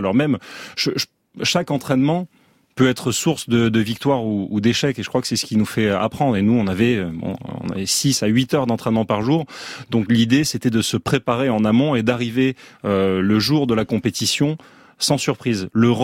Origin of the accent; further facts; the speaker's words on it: Nîmes, Occitanie, France; born there; je suis né à Nîmes, une sorte de de bourgeoisie un petit peu qui s'ignore. Nîmes, c'est une ville qui est très protestante à la base. Moi, je suis pas protestant, je suis catholique